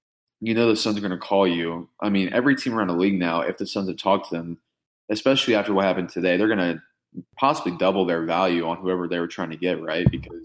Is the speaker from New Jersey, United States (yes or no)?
no; Indiana, United States; You've been here your whole life. I'm from Indiana. I'm an outsider